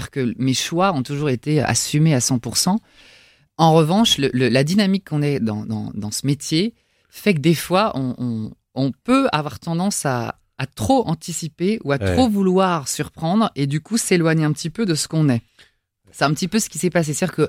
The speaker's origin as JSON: {"language": "French", "region": "Île-de-France", "country": "France", "tie": "born or raised there", "said": "J'habite dans une maison, dans le 95, là où j'ai grandi, en fait."}